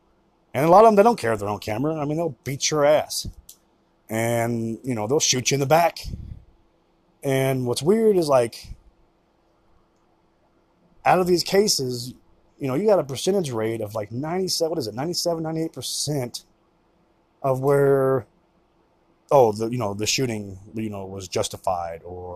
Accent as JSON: {"language": "English", "region": "Kansas", "country": "United States", "tie": "born there", "also_born_or_lived": "Indiana", "lives_now": "Colorado, United States", "said": "I'm 47 years old. I was born in Kansas. Unfortunately, lived in Indiana for 12 years. I did go to school in Missouri. I've been in Colorado 8 years"}